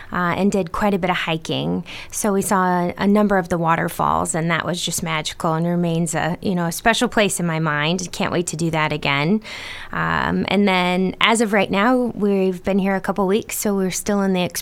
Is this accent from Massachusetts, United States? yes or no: no; Indiana, United States; I'm from the Midwest, from Indiana originally.